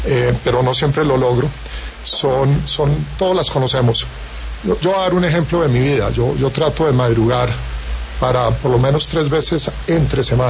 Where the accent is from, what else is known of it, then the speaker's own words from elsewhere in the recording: Colombia; como colombiano